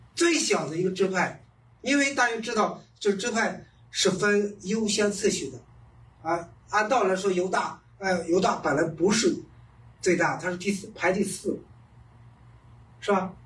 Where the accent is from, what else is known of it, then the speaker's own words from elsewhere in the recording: China; 我们中国人说鸡犬升天